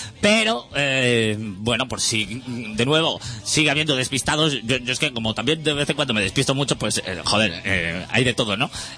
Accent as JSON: {"language": "Spanish", "town": "L'Hospitalet de Llobregat", "region": "Catalonia", "country": "Spain", "said": "No, soy de Hospitalet, pero, en fin"}